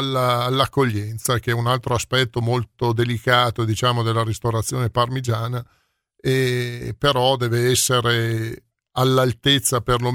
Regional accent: Emilia-Romagna, Italy; Si può, beh, sapere? Io sono della Bassa.

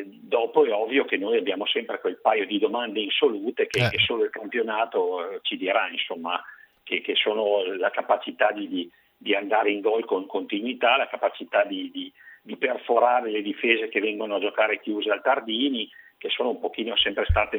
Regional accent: Mozzano, Tuscany, Italy; noi siamo di Mozzano tutte e due

